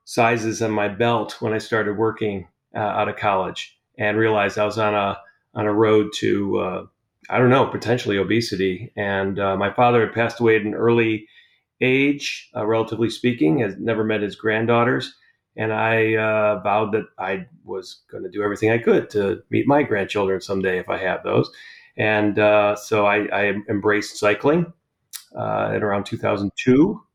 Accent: Chicago, Illinois, United States; now in Texas, United States; Yeah, you love to call me a Texan, Matt, but I am originally from Chicago. Grew up there for quite a while

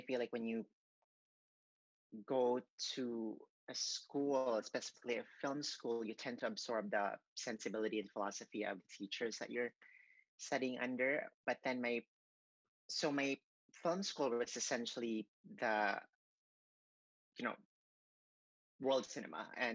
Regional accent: Cebu, Central Visayas, Philippines; I was four and my mom took me to, and this was in my hometown in Cebu in the Philippines, and my mom took me to this movie palace

